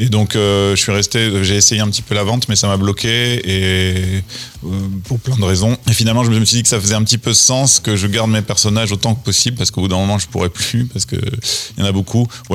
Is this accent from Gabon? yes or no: no; Marambat, Occitanie, France; also born or lived in Auch; Et j'ai grandi à la campagne près de Vic-Fezensac, à Marambat